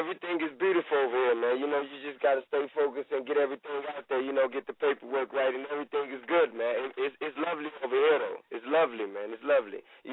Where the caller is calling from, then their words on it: Atlanta, Georgia, United States; And I'm coming from Atlanta live.